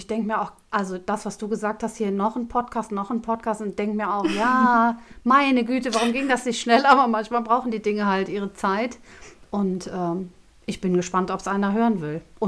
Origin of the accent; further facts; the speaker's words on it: Bergisch Gladbach, North Rhine-Westphalia, Germany; Ich bin ein rheinisches Mädchen, sag ich jetzt mal, geboren in Bergisch Gladbach, aufgewachsen in Bergisch Gladbach und immer noch in Bergisch Gladbach.